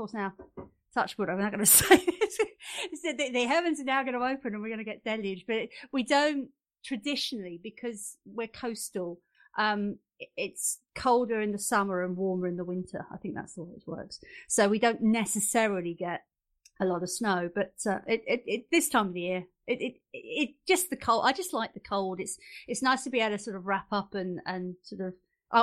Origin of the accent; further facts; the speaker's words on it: East of England, United Kingdom; talking as an Essex girl, anybody who knows, you know, the United Kingdom, if you mention I come from Essex